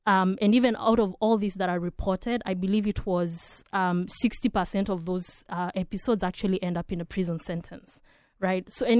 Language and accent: English; Kenya; I'm from Kenya, like back home